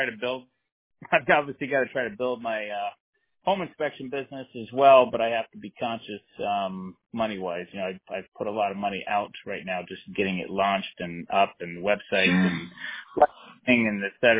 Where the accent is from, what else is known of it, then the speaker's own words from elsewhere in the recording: Colorado, United States; I grew up on the western, on the Front Range, Longmont, Boulder, Fort Collins.